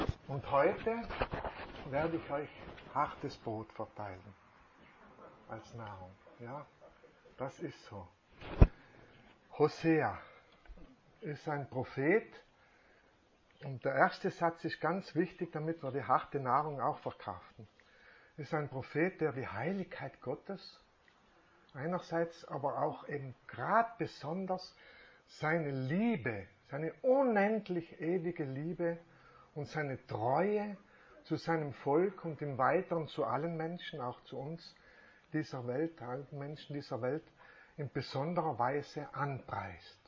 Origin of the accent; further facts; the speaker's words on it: Trentino-Alto Adige, Italy; Ich komme aus dem Finchgau, ja? Und Finchgau ist das Land, das Tal mit wirklich verschiedenen Prägungen.